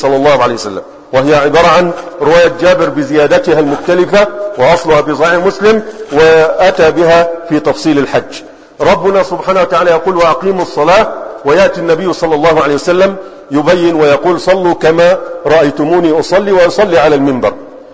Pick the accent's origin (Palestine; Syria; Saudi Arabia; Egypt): Egypt; لكن موجود عندنا في مصر بعض الناس يسمى بعبد الموجود، صح؟